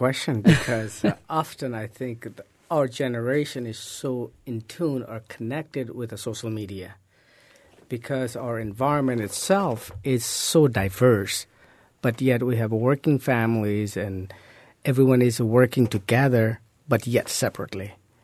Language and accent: English; Nepal; English is a second language; now in United States; When I was growing up in a small village in Nepal, that was different than the kid who was growing up in Collier County.